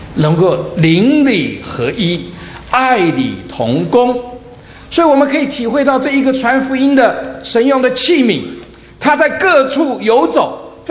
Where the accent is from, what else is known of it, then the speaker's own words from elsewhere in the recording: China; 他是可以说在我们中国人上一个世纪在教会开始在中国要广传的时候